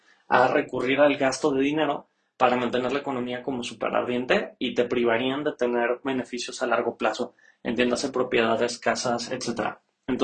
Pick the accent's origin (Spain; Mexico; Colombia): Mexico; si nos va muy bien como mexicanos